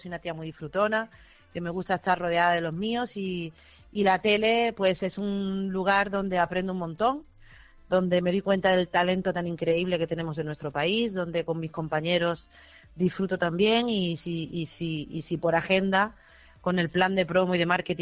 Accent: Málaga, Andalusia, Spain; Me siento muy orgullosa de ser malaguita, de ser una boquerona y de venir de la ciudad de la que vengo, tan increíble, tan generosa y tan, ¿cómo te digo?, tan hospitalaria

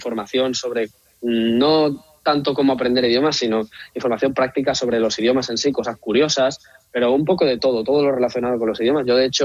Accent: Extremadura, Spain; soy embajador allá donde voy, y especialmente de mi tierra, obviamente, del buen jamón que tenemos, del buen aceite bien, de oliva, bien, de todo lo

